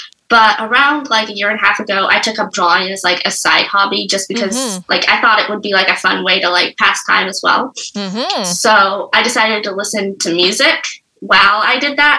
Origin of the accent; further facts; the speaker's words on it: Atlanta, Georgia, United States; I am from Atlanta.